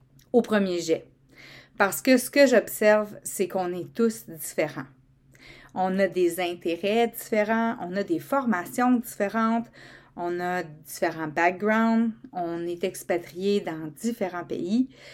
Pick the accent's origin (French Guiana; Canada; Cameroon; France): Canada; Quebec; même si on est tous Québécois, qu'on vient du Québec, que notre passeport est canadien.